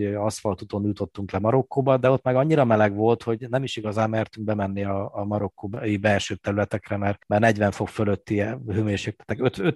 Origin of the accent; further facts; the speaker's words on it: Paks, Tolna, Hungary; én is Paksi vagyok